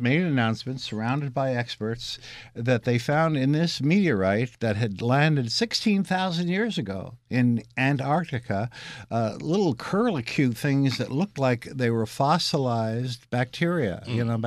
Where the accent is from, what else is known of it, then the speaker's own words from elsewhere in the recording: Missouri, United States; So I'm not saying that proves anything, but I'm from Missouri.